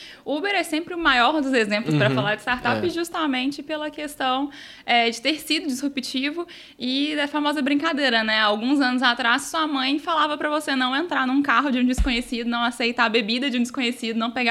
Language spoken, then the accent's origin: Portuguese; Minas Gerais, Brazil; mas eu acho que como bons mineiros que somos, calados, a gente nem mostra tanto isso para o Brasil.